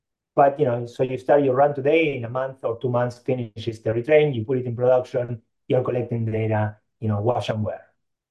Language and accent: English; Argentina; first language Yiddish; English is a second language; moved away as an adult; now in United States; So I grew up in Argentina. And I moved to the States when I was 18 to come to school. And so my first language was actually Yiddish, because at home we spoke Yiddish.